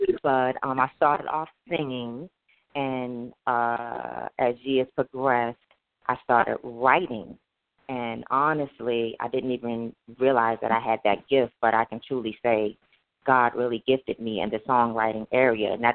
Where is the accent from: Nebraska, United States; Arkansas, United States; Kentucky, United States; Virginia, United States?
Virginia, United States; also born or lived in New Jersey; I'm from Virginia, New Jersey and Virginia originally.